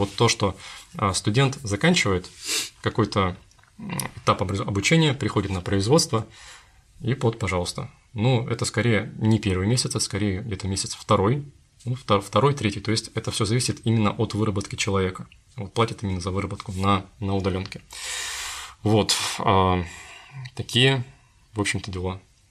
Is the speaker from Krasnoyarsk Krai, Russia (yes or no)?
yes; Krasnoyarsk, Krasnoyarsk Krai, Russia; вернулся в свой родной город, и дело в том, что сейчас мой родной город Красноярск